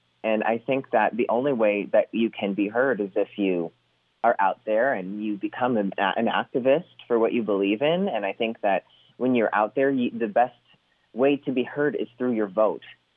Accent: Scranton, Pennsylvania, United States; You know, I'm also from Scranton and I wear that just as proudly as I wear being gay.

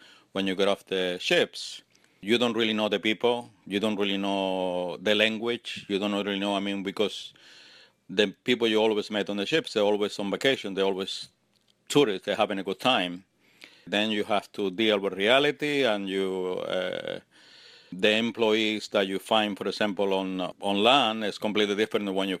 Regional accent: Spain; English is a second language; I'm from Spain, Italian mother, Spanish father.

